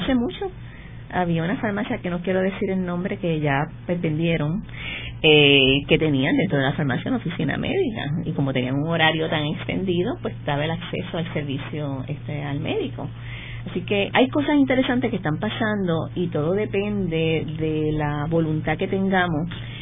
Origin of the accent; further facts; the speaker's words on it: Seattle, Washington, United States; born there; son de Seattle, Washington, donde yo nací